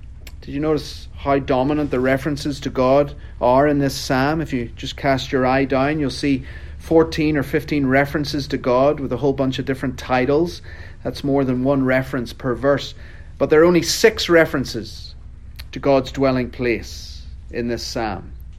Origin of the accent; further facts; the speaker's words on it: Northern Ireland, United Kingdom; I'm from County Down, Northern Ireland